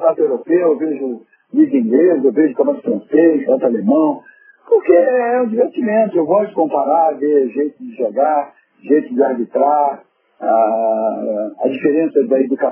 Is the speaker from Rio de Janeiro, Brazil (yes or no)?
no; Pernambuco, Brazil; Eu sou pernambucano